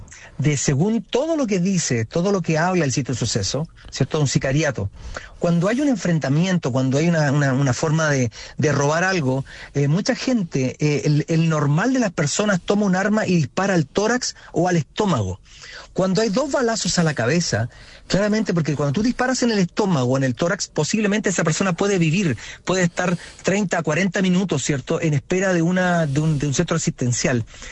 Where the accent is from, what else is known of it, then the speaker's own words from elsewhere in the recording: Chile; la capacidad de asombro que estamos teniendo como sociedad chilena